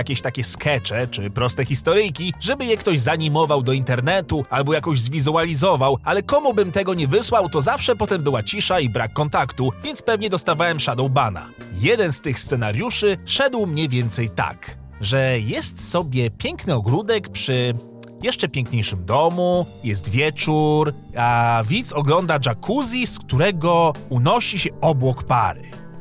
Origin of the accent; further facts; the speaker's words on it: Warsaw, Masovian Voivodeship, Poland; wychowałem się na Jelonkach. Blokowisko takie jak każde inne, beton na betonie, trzepaki i w chuj dzieciaków.